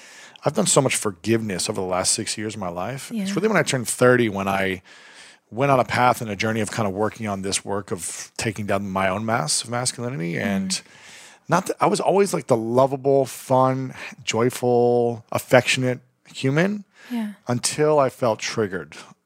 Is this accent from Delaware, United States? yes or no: no; Ohio, United States; It's just like the language of you know where I grew up in Ohio